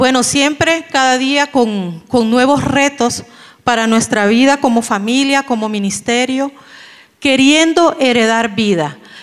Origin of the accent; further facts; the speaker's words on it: Honduras; also born or lived in Ecuador; now in Costa Rica; nosotros somos hondureños, salimos de Honduras hace 23 años, vivimos 4 años en el Ecuador donde nació este joven y luego el Señor nos trajo acá y tenemos 19 años de estar viviendo aquí en Costa Rica.